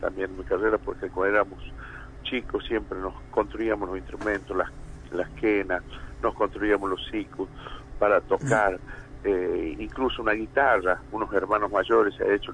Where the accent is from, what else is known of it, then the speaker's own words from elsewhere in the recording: Jujuy, Argentina; ahí a los que somos del norte argentino, sobre todo somos de Jujuy